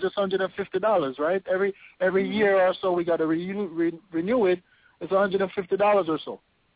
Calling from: Bronx, New York, United States; All right, I'm calling from the Bronx.

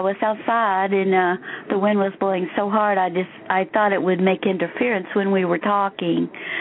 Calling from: Indiana, United States; I'm calling from Central Indiana.

